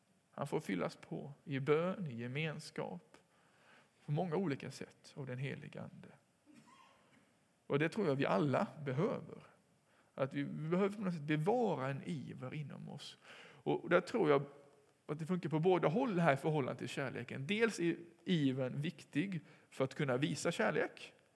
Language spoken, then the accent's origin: Swedish; Sweden; Vi är från Sverige här, vi kommer nog inte tillbaka.